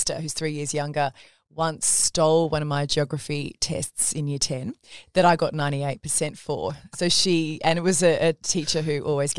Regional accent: New South Wales, Australia; Grew up in country New South Wales, small town called Warhope. We grew up on a little farm.

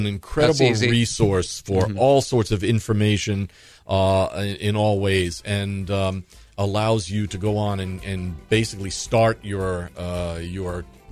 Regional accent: New York, United States; I come from New York, and that's the way. I've slowed down over time.

